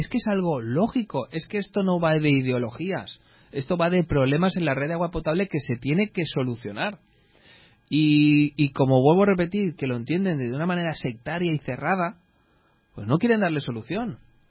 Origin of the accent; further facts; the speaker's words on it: Valencian Community, Spain; y somos la comunidad valenciana de las que más tiene